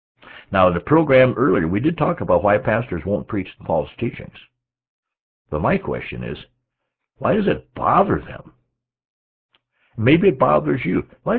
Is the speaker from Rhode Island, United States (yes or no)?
no; South Dakota, United States; now in North Dakota, United States; And just because I'm from North Dakota, don't hold that against me. I'm originally from South Dakota.